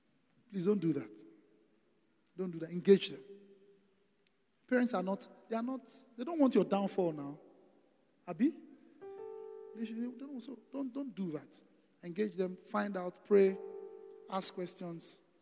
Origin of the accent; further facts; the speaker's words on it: Delta, Nigeria; So, I mean, I'm from Delta State. My wife from Ogun State.